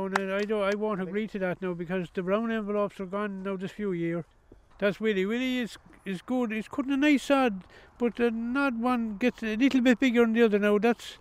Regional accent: Newbridge, Kildare, Ireland; I'm over here from Milltown, Newbridge County Kildare. I'm over here in Offaly

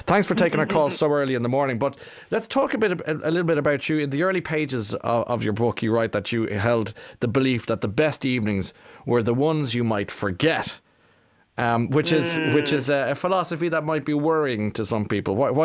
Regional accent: Ireland; Oh yeah, absolutely. Sure, I'm Irish.

